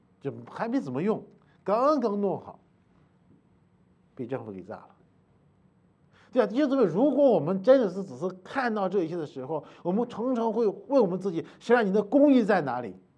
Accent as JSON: {"language": "Chinese", "town": "Linfen", "region": "Shanxi", "country": "China", "said": "我是大陆的，我是山西临汾的。"}